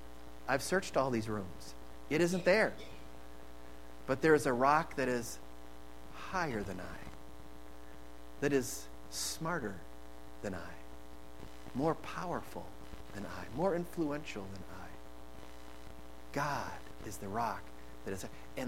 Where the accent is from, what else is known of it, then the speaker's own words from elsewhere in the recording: Eau Claire, Wisconsin, United States; I grew up in Eau Claire, so kind of the same weather patterns as a child growing up that we'd have here.